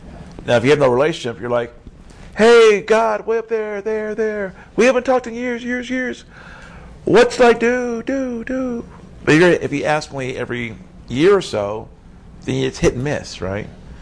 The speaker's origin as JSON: {"language": "English", "region": "Oklahoma", "country": "United States", "said": "There's nothing good in Texas. I'm from Oklahoma."}